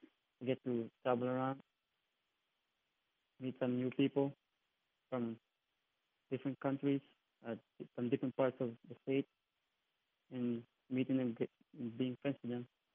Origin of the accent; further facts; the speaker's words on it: Stamford, Connecticut, United States; Yes, I'm from Stamford.